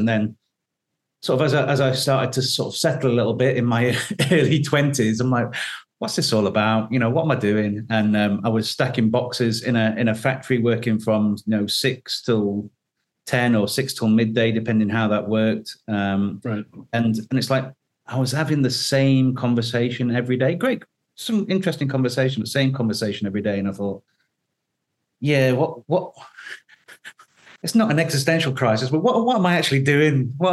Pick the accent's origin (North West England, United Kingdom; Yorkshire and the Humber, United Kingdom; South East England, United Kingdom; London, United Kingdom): Yorkshire and the Humber, United Kingdom; Doncaster; I was born in Doncaster. My late father would be very proud to call me a Yorkshireman. So a lot of my time then growing up in that area, growing around the mining villages, etc.